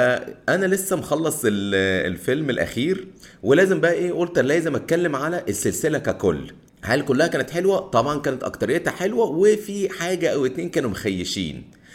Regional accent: Egypt; اللي كانوا بيجوا عندنا في مصر على الاقل

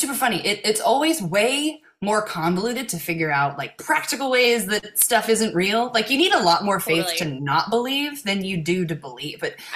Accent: Cincinnati, Ohio, United States; now in Los Angeles, United States; So I grew up in Cincinnati, and like my first sort of big one was in Cincinnati.

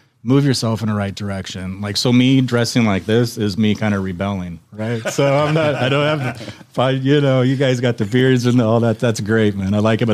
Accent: Oregon, United States; No, I grew up in Oregon.

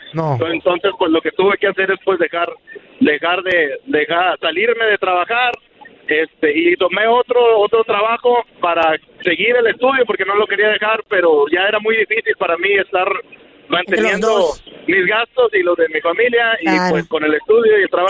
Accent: Monclova, Coahuila, Mexico; soy de Monclova, Coahuila.

